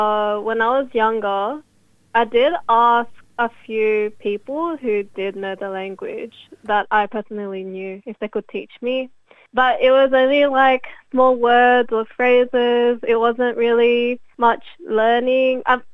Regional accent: Australia; Yes, I was. I was born here in Australia and I grew up here.

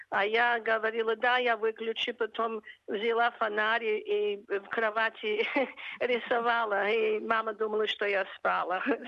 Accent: Australia; может, это мое русское происхождение. Я выросла в Австралии, но у меня очень много русского остается.

